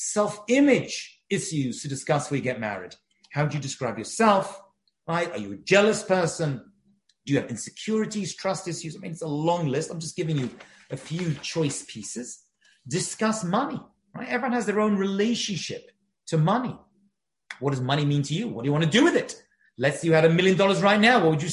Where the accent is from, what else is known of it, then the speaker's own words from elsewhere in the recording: United Kingdom; I'm from Britain originally